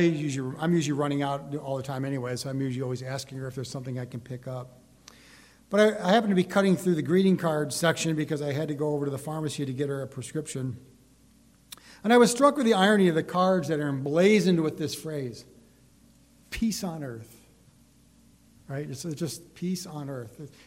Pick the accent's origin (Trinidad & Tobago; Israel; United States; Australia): United States; Detroit, Michigan; I grew up in the Detroit area.